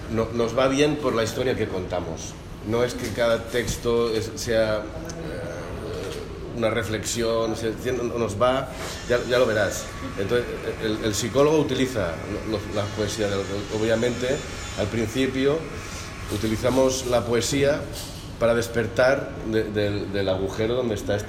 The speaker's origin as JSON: {"language": "Catalan", "town": "Sineu", "region": "Balearic Islands", "country": "Spain", "said": "jo soc de Sineu, allà de Mallorca"}